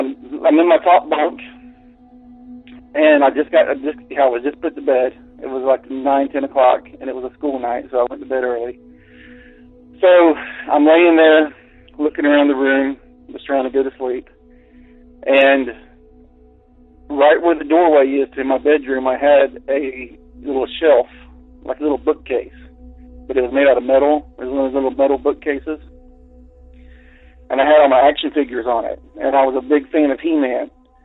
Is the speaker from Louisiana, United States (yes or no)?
no; Florida, United States; And like I said, I grew up in Central Florida in rural areas. And we lived in a single wide trailer.